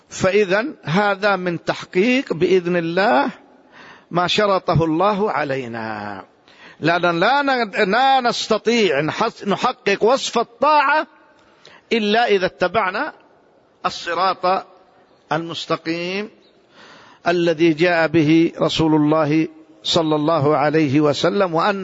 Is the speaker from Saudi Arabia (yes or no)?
yes; Saudi Arabia; سواء بلدنا المملكة العربية السعودية أو غيرها